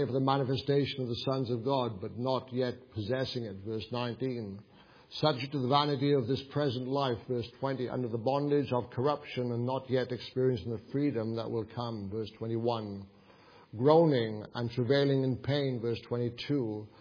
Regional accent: Wales, United Kingdom; accent: Welsh; I trust you managed to list to understand a large part of what I've said with my Welsh accent.

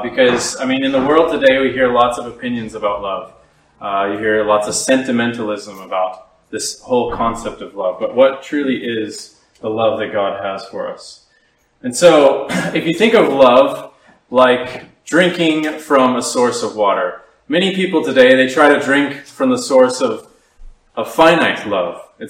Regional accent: Arizona, United States; I come all the way from America, the United States. I come from the desert, which looks kind of like this in Arizona.

